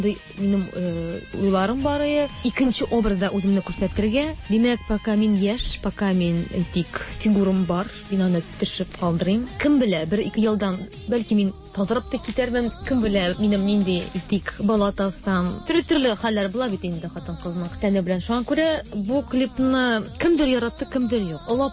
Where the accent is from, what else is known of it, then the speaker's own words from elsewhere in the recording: Oktyabrsky, Bashkortostan, Russia; now in Kazan, Russia; Мин Башкортстан кызы. Октябрьский.